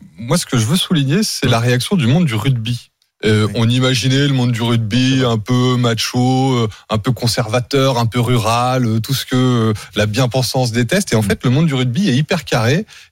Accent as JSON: {"language": "French", "country": "France", "tie": "born or raised there", "said": "On a été élevés en France par des mamans qui nous ont appris qu'une femme ça se respecte"}